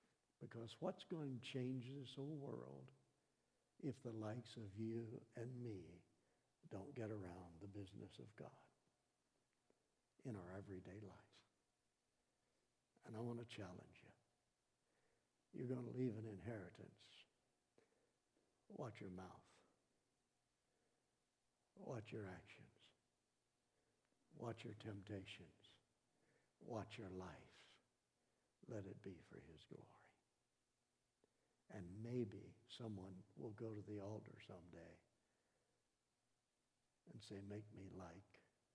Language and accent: English; Croatia; Lord, find a way for us to get back to my home country, Croatia, with the good news of Christ.